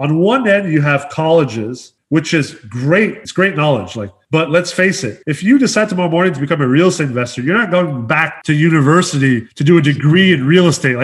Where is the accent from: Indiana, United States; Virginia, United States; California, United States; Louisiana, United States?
California, United States; Los Angeles; also born or lived in Quebec, Canada; So born in Quebec, and then right away, as soon as I was born, we moved to Los Angeles in California because my dad was a traveling blues musician and my mom was a theater actress. So essentially grew up in L.A. After the big 94 earthquake, we left L.A., came back to Canada